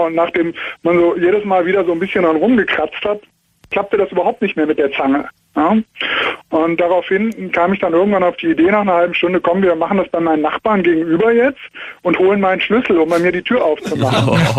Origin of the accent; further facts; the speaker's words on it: Cologne, North Rhine-Westphalia, Germany; now in Munich, Germany; Ja, ich komme eigentlich aus Köln, das wäre noch weiter, aber bin hier in der Diaspora in München.